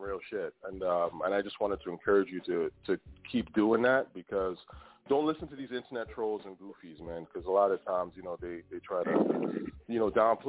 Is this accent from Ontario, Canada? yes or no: yes; Toronto, Ontario, Canada; also born or lived in Brooklyn; I'm actually from Toronto, but I would say I'm from Toronto via Brooklyn. I used to live in Brooklyn for a bit.